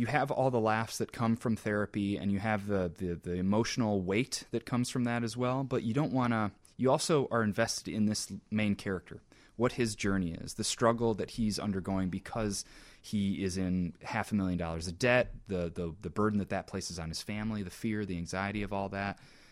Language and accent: English; Joliet, Illinois, United States; I grew up half French in Joliet, Illinois, so I had a lot to talk about.